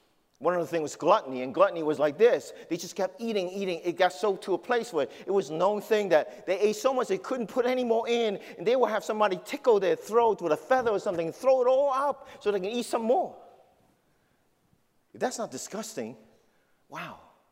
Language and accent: English; New York City, New York, United States; But I grew up in the heart of New York City. I grew up in Manhattan.